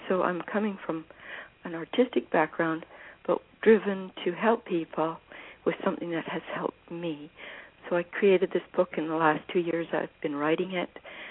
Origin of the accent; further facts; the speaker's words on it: Canada; Well, I'm from Canada. And I actually studied art in Europe, so I'm coming from an artistic background.